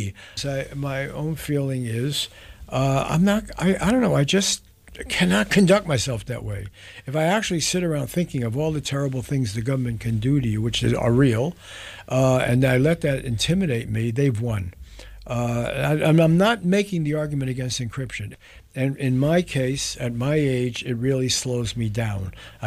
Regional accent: New York City, New York, United States; I grew up in the Bronx with public schools.

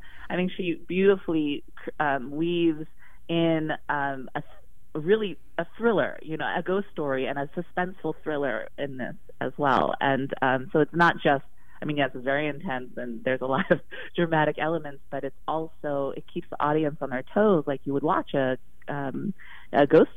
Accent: United States; I mean, you know, I'm Korean American, and I definitely grew up with these Asian ghost stories and films.

